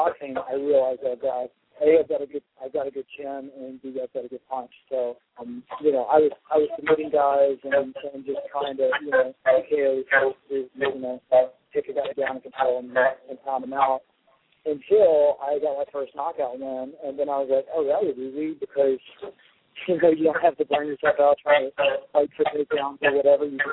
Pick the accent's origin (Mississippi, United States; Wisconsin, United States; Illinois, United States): Mississippi, United States; now in Las Vegas, United States; I'm from Southern Mississippi originally, so it's basically subtropical. It's very, very humid.